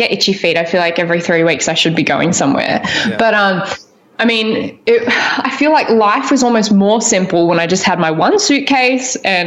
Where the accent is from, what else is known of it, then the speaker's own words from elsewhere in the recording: Thailand; because I grew up in Thailand, so a lot of the time, you know, the cast would go down from stomach bugs and stuff.